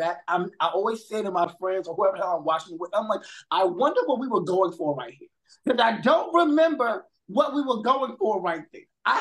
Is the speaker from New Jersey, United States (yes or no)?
no; Brooklyn, New York, United States; I'm also from Brownsville, Brooklyn. Come to find out, we actually like live like a few blocks apart